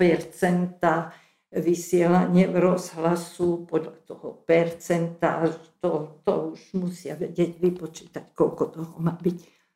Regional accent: Košice, Košice Region, Slovakia; born there; Ja som hrdá na to, že som sa narodila v Košiciach.

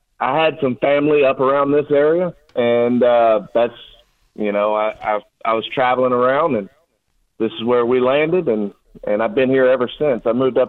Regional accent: Louisiana, United States; I grew up in South Louisiana amongst the chemical plants and refineries and all those other things.

